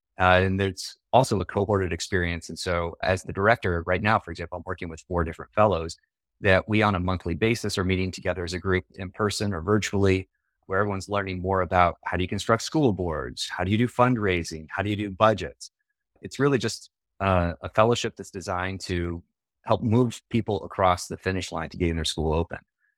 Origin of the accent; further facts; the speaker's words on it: Nappanee, Indiana, United States; So I grew up in Napanee, Indiana, which is a small town of about 5,000 people in northern Indiana.